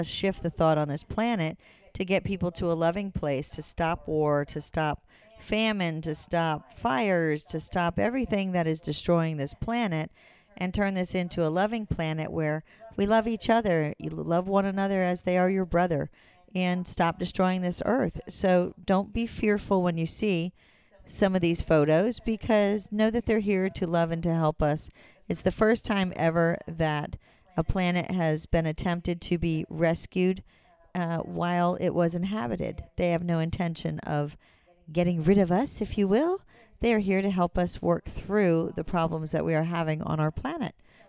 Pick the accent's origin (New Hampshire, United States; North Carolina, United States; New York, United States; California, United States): New Hampshire, United States; I was raised in New England. When I was young, I lived in New Hampshire